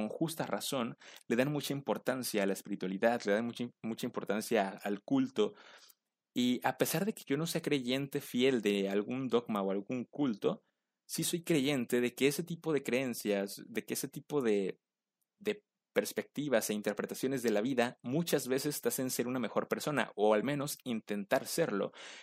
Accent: Mexico; born there; yo agradezco haber nacido en México

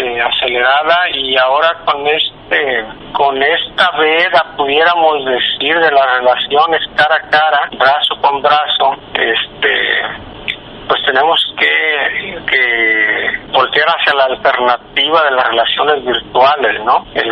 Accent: Mexico; tenemos esa virtud como país, como pueblo, como mexicanos.

